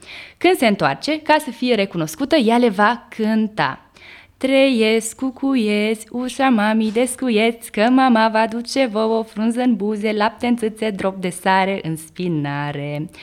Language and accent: French; Romania; oui, je viens de Roumanie